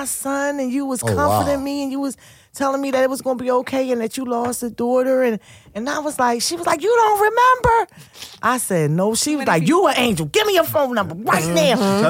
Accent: Philadelphia, Pennsylvania, United States; And I'm from South Philly.

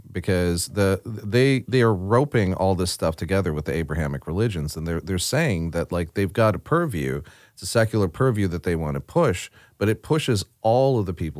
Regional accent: Pittsburgh, Pennsylvania, United States; I grew up in Pittsburgh, right? And my dad made steel in Pittsburgh for 50 years.

